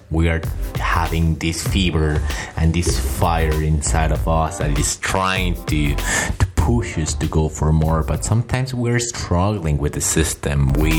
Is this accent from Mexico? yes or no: yes; Mexico; English is a second language; I'm coming from Mexico. I've come from a family of entrepreneurs